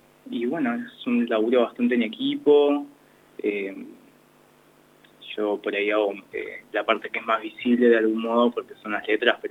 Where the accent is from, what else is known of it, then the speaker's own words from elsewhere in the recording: Gorina, Buenos Aires, Argentina; now in La Plata, Argentina; Soy de Gorina, en realidad, de Bonet. Uh-huh. Y ahora vivo en La Plata Centro.